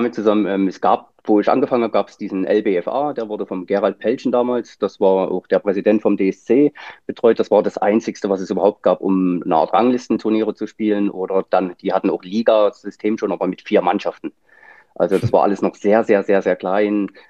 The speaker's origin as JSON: {"language": "German", "town": "Leipzig", "region": "Saxony", "country": "Germany", "said": "ich komme aus Leipzig, schön Sachsen."}